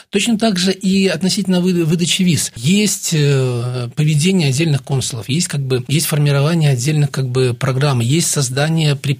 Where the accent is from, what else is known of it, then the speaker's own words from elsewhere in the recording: Belarus; мы, белорусы